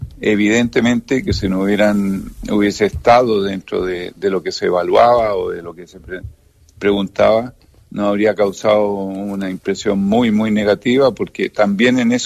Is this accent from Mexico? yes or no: no; Chile; yo soy chileno, con la mentalidad del latinoamericano